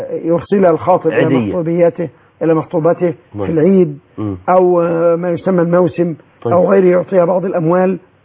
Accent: Egypt; ولكن الذي عليه عمل المحاكم حتى المصرية عندنا أن المأكول والملبوس لا يرد.

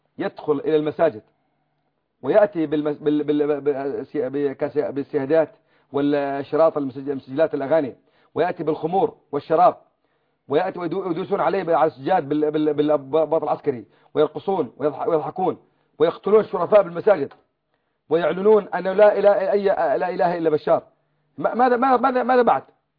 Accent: Quneitra Governorate, Syria; أنا ابن الجولان، الجولان 2000 كيلو متر مربع، فيها 7 أنهار، فيها 3 بحيرات

